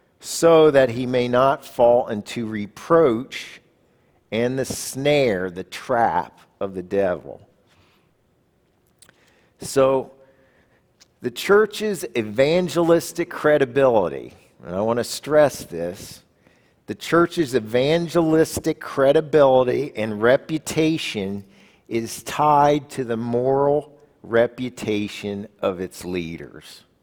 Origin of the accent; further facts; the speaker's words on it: Columbus, Ohio, United States; also born or lived in New Jersey; Growing up in Columbus, Ohio, and then moving to New Jersey, living close to the Jersey Shore, we often went down to the beach.